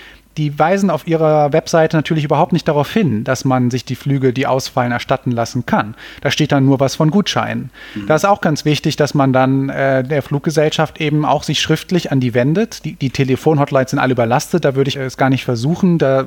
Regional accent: Cologne, North Rhine-Westphalia, Germany; Ich komme ja aus Köln

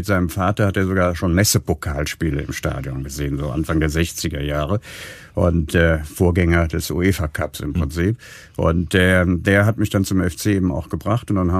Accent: Cologne, North Rhine-Westphalia, Germany; Ich bin ja, wie gesagt, in Beinenthal aufgewachsen und der nächste Verein damals war Fortuna Köln, der am Vorgebirgspark seine Heimat hatte.

